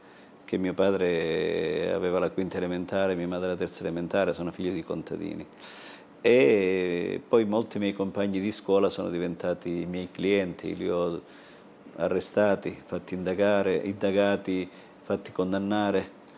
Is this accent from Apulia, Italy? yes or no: no; Gerace, Calabria, Italy; Per me che sono partito da un piccolo paesino della Calabria, il mio paese si chiama Gerace, ha 2000 abitanti.